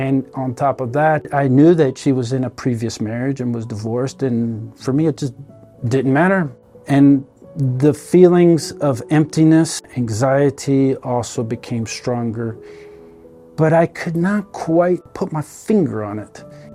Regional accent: Norfolk, Virginia, United States; born there; I'm a cradle Catholic. I was born in Norfolk, Virginia. I went to Catholic schools during my formative years.

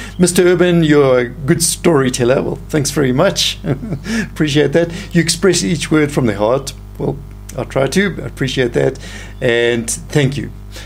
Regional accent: South Africa; accent: South African; Could you please tell me where your accent is from? Well, probably a lot of you already recognize my accent is from Africa, of course. From Southern Africa, from the beautiful land of South Africa.

